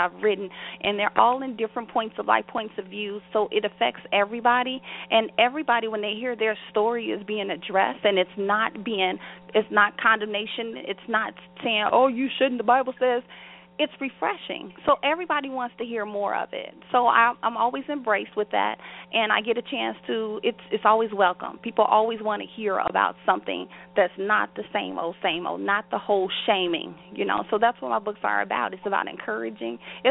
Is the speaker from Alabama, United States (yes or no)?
no; Chicago, Illinois, United States; Well, initially, I'm born and raised on Chicago's South Side in the Inglewood area.